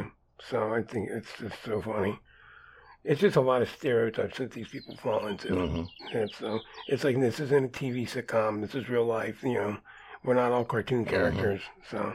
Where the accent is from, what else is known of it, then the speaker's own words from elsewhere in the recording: New Jersey, United States; People say that since I'm from New Jersey. Oh, I have a friend who lives in New Jersey.